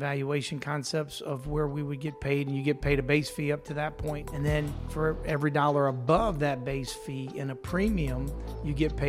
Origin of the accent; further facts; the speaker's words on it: Louisiana, United States; I'm a Cajun.